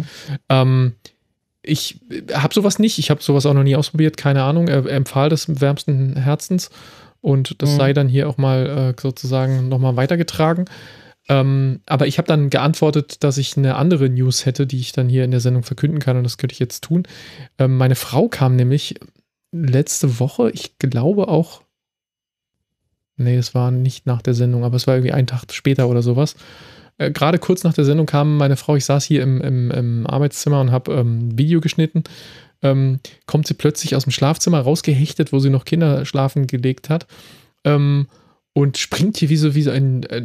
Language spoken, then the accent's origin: German; Berlin, Germany; obwohl ich aus Berlin bin